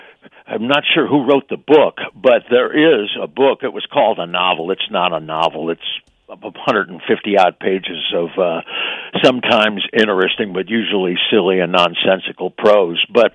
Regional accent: St. Louis, Missouri, United States; I wanted to see it in my hometown of St. Louis because, well, for a lot of reasons, not just because I'm from there

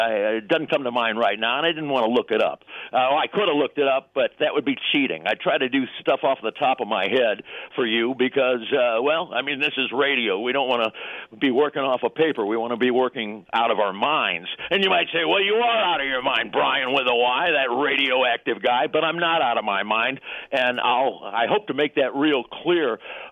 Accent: St. Louis, Missouri, United States; And I really think St. Louis, growing up in St. Louis, may have contributed to that.

